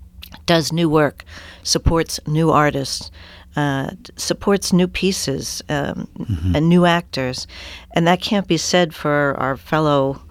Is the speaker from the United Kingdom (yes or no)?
no; Wilmington, Delaware, United States; I mean, you're from Philadelphia, and I'm from Wilmington, Delaware, so I'm 20 minutes away.